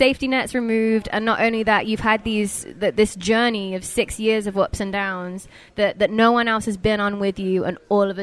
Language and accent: English; Coventry, West Midlands, United Kingdom; I'm from Coventry